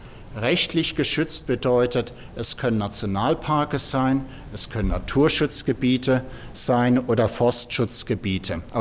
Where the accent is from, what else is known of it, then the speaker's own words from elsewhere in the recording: Freiburg, Baden-Württemberg, Germany; Ich bin aus Freiburg, ich bin ein kleiner Lokalpatriot, ich liebe den Schwarzwald.